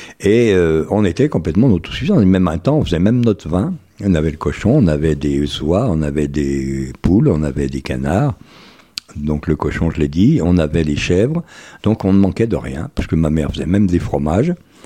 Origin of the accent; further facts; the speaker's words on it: Lépin-le-Lac, Auvergne-Rhône-Alpes, France; Je suis de Lépin.